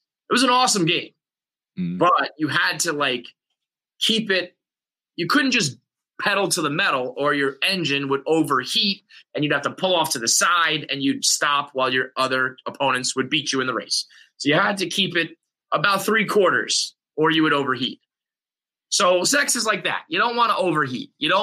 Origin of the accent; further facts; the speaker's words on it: Ireland; just because I'm an Irishman and just a regular guy